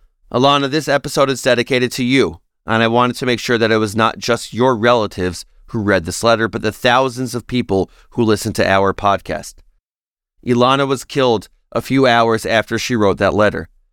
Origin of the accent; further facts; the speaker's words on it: Australia; I'm an Australian born to Afghan refugees who fled the Soviet invasion.